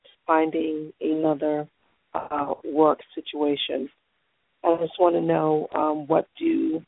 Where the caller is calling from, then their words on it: Massachusetts, United States; I'm calling from Massachusetts.